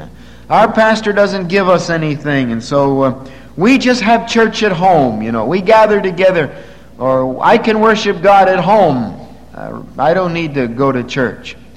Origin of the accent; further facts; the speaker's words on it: Bristol, Pennsylvania, United States; I go back to the town where I grew up in Bristol, Pennsylvania.